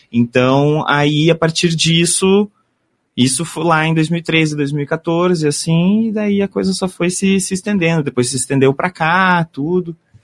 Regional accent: Palmeira, Paraná, Brazil; now in Curitiba, Brazil; eu sou artista, sou nascido aqui em Curitiba. Eu fui criado no interior do Paraná, uma pequena cidade chamada Palmeira. E aí depois retornei aqui para Curitiba.

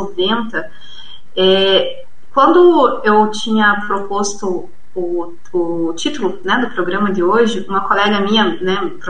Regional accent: Paraná, Brazil; a gente mora aqui no Paraná, né, eu sou do Paraná

